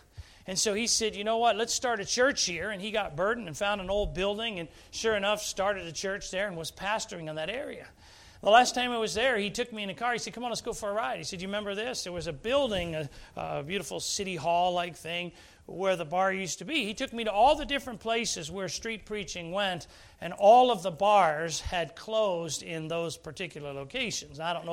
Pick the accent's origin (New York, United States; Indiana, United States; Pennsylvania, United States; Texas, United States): Pennsylvania, United States; Philadelphia; I grew up in Philadelphia, and we had some challenges in the city.